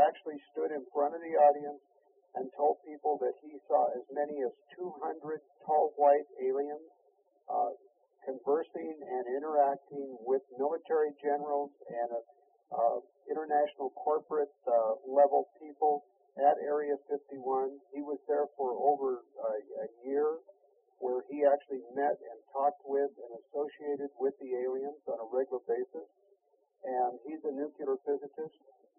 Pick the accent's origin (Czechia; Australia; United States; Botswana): United States; Show Low, Arizona; we just had a motion picture premiere in a Cinemaplex in Sholo, Arizona, because that's actually my hometown